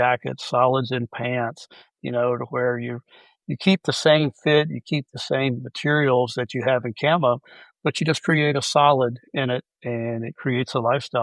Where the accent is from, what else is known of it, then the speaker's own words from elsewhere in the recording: Kentucky, United States; now in Florida, United States; You know, I grew up in Kentucky. I live in Florida now.